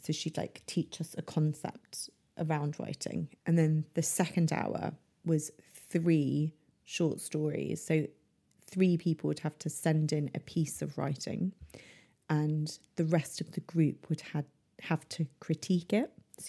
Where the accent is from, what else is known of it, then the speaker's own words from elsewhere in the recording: United Kingdom; because we're all British and we wouldn't have let it carry on for like too long.